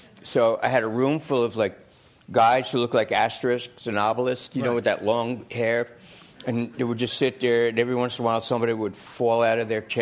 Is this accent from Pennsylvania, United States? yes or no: no; New York City, New York, United States; So I'm thinking, you know, I'm from New York City.